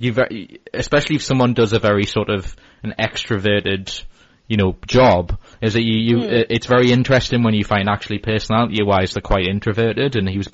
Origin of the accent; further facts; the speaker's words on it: Newcastle, North East England, United Kingdom; I'm from Newcastle, which is the northeast of England, and it's kind of obviously a working class part of the country